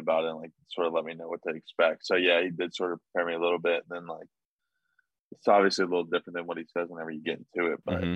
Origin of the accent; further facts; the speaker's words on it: North Carolina, United States; I'm like from North Carolina, but down east Wood Ducks is literally like the middle of nowhere.